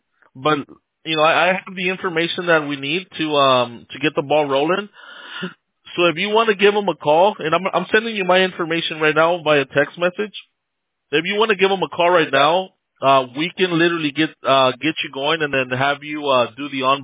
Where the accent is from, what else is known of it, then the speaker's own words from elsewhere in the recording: Downey, California, United States; I was born and raised in Downey. Not sure if you're familiar with Downey.